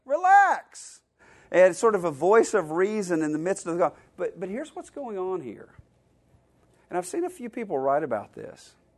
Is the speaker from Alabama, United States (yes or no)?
yes; Alabama, United States; I grew up in Alabama. I've been sort of an Alabama football fan my entire life